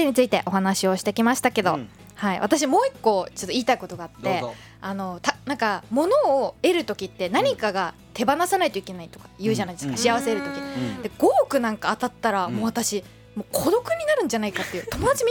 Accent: Nagoya, Aichi, Japan; 例えば私地元が名古屋なので、まあ基本帰省する時とか新幹線とかで帰るんですけど、

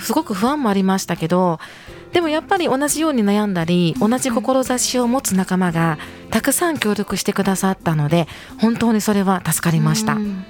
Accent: Yosano, Kyoto, Japan; 私は実は京都府北部の与謝野町の出身でして、現在向こう市に住んでおります。

